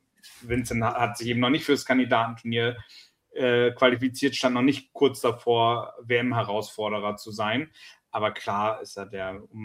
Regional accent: Northern Germany, Germany; mein Familienbaum kommt aus der Pfalz. Kulturell bin ich Norddeutscher.

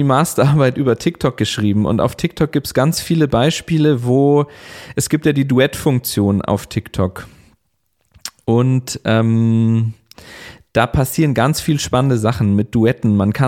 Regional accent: Bavaria, Germany; wenn ich allein in dem Ort, wo ich aufgewachsen bin, im Chiemgau, schaue, wer da alles war

